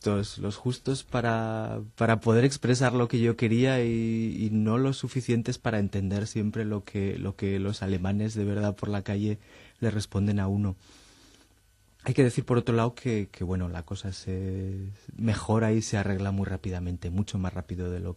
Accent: Spain; moved away as an adult; now in Leipzig, Germany; nosotros como españoles

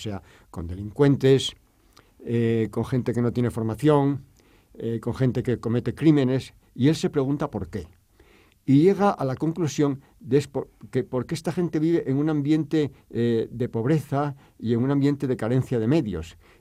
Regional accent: Gijón, Asturias, Spain; nací en Gijón. Y nací precisamente y viví, porque en la plaza donde está su estatua

